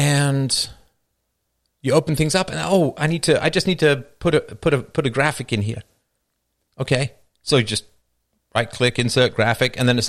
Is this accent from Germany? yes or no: no; United Kingdom; because I'm British